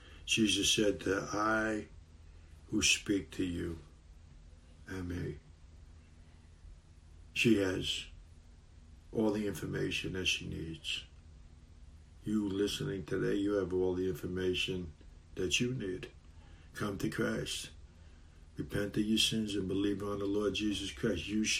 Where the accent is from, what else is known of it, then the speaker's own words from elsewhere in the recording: New York City, New York, United States; I was raised in the New York City area, in the streets of Manhattan.